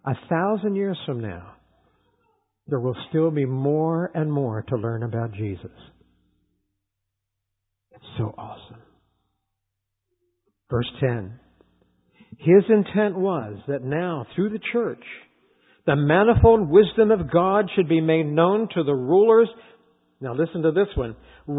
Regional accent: Battle Creek, Michigan, United States; where are you from? Battle Creek, Michigan.

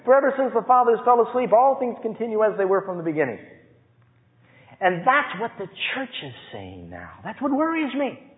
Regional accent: Burbank, California, United States; Now, I was born in Burbank, and I remember my father taking me around and showing me Tujunga, where I lived with my grandparents, and there were fields everywhere.

